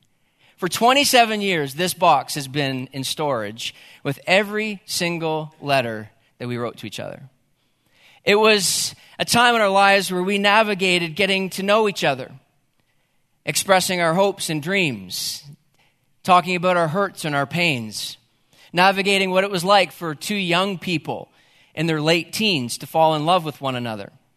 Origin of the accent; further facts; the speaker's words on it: the Maritimes, Canada; I grew up in the Maritimes